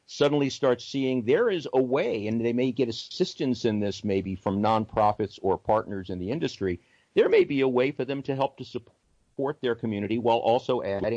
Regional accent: New York, United States; now in Houston, United States; because I talk with my hands, I'm from New York, I'm Jewish, I'm old

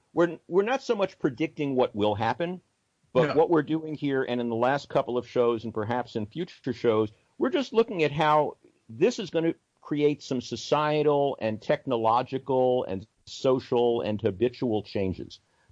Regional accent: New York, United States; now in Houston, United States; because I talk with my hands, I'm from New York, I'm Jewish, I'm old

